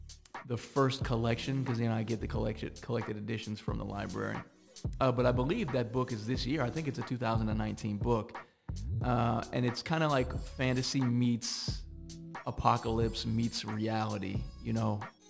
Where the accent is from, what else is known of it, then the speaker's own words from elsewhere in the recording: United States; I have a tendency, because I'm American, to think that American culture influences the rest of the world greatly.